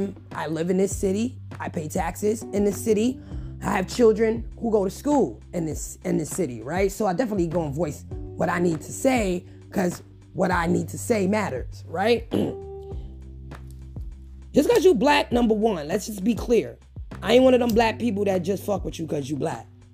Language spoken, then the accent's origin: English; Bronx, New York, United States; And I watched from the sidelines, because I'm from the Bronx, how much he didn't do for Brooklyn, for that borough, right?